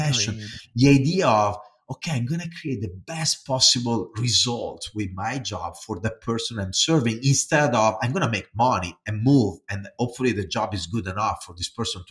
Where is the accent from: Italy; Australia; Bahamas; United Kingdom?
Italy; English is a second language; moved away as an adult; now in United States; I came here from Italy and I bought a house in Minnesota when I was working at 3M